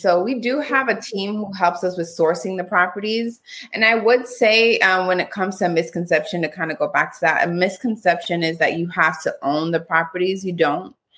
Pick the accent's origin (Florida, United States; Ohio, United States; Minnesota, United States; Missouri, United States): Florida, United States; Miami; now in Tampa, United States; South Florida, originally born and raised in Miami.